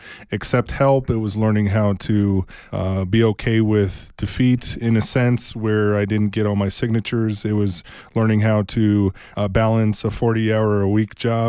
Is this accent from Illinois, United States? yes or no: no; Tucson, Arizona, United States; I was born and raised here in the city of Tucson. I was born at Tucson Medical Center.